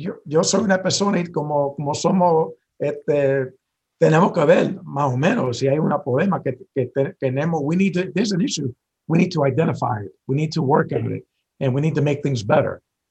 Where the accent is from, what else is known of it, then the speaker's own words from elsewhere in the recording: Puerto Rico; porque soy boricua, puertorriqueño.